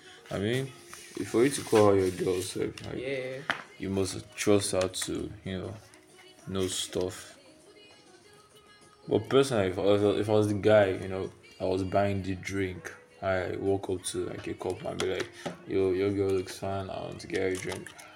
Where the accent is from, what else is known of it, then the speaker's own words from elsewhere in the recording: Nigeria; Okay, I'm Nigerian, bro. You can't blame me.